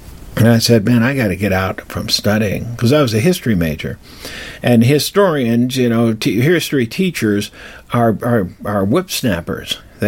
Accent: Colorado, United States; I said, look, I'm not from around here. I'm from Colorado.

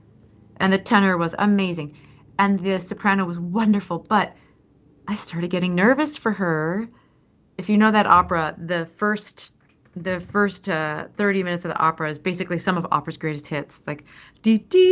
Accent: Midwest, United States; now in Los Angeles, United States; I'll tell you, I'm from the Midwest, man. I really like to be on time, and on time is early.

